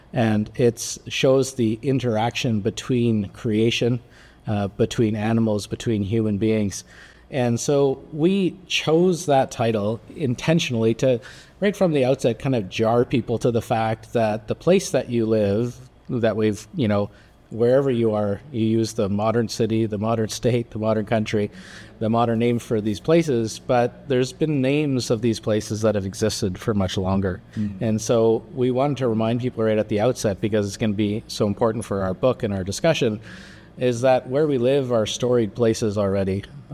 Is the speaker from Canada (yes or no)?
yes; Winnipeg, Manitoba, Canada; I'm from Treaty 1 territory in Canada, Winnipeg, Manitoba, where my maternal ancestors resided for millennia. I also have ancestors in Treaties 2, 3, and 5. My maternal heritage is the Indigenous peoples of Manitoba